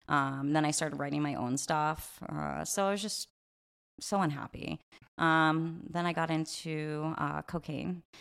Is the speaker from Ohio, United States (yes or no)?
no; Falmouth, Massachusetts, United States; born there; I was born in Cape Cod, Massachusetts, Falmouth to be exact, to my parents.